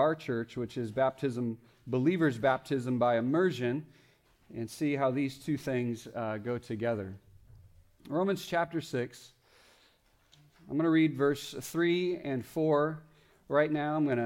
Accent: Fresno, California, United States; Well, growing up in Fresno, California with three brothers

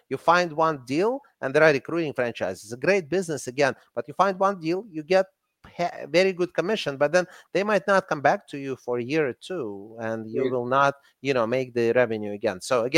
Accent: Russia; accent: Russian; English is a second language; And again, with my Russian accent, people are like, was it X or was it K?

